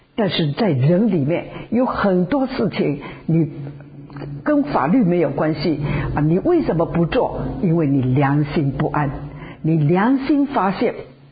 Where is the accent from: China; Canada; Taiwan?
China; 我们中国人他很欢喜写当一个人过世了送花圈